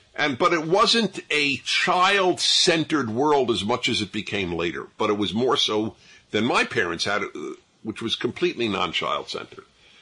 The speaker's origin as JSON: {"language": "English", "region": "New York", "country": "United States", "tie": "born or raised there", "said": "I grew up in New York, and I played in Madison Square Garden for 56 seconds."}